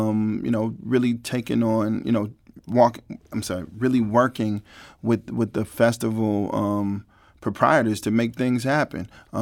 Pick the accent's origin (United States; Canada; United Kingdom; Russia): United States; St. Louis, Missouri; growing up in St. Louis and going to Jazz St. Louis before, previously called the Bistro, since I was like 14, 15 years old.